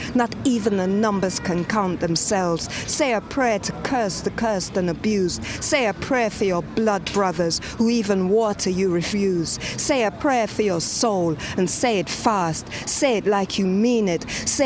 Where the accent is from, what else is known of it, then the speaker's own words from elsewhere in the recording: England, United Kingdom; I was born and raised in England. I have a son, love of my life. Yeah, I spent all of my younger years living in England and hearing stories from my mother, who is Jamaican